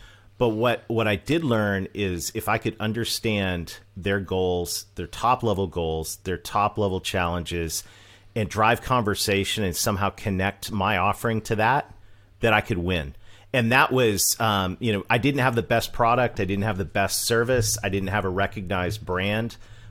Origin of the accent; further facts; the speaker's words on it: Canada; accent: Canadian; now in United States; I'm Canadian. I married a Southern girl. And this baby face you see right now is a 50-year-old.